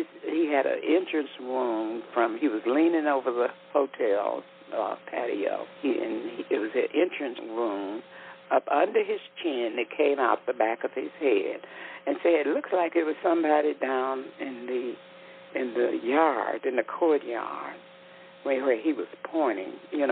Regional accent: Atlanta, Georgia, United States; born there; I was born in Atlanta, Georgia, Grady Hospital. I'm a Grady baby, 1937, May 2nd.

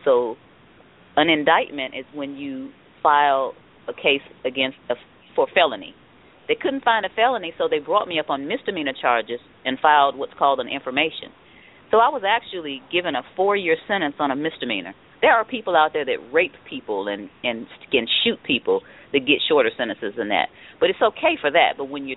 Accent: Detroit, Michigan, United States; And you know, I grew up in Detroit.

